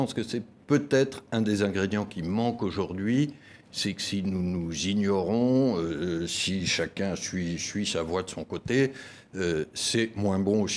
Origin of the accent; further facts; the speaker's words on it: Grand Est, France; Voilà, sarroise et lorraine, et française très profondément, mais je suis un Français qui connaît bien l'Europe et l'Allemagne.